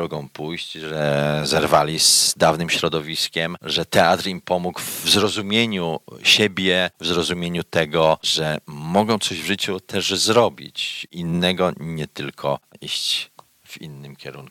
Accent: Racibórz, Silesian Voivodeship, Poland; Jest to urocze, wspaniałe miasteczko, w którym się urodziłem i wychowałem, ale przyszedłem tu i widzę dynamikę na przykład tego miasta w porównaniu do miasta Raciborza.

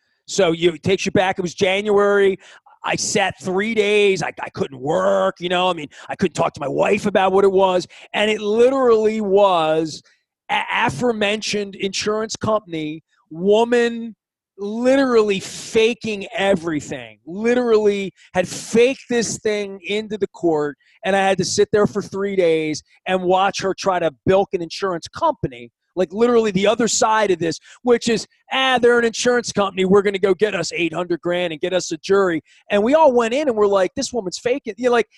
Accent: Dundalk, Maryland, United States; I was from Dundalk. We didn't like Essex.

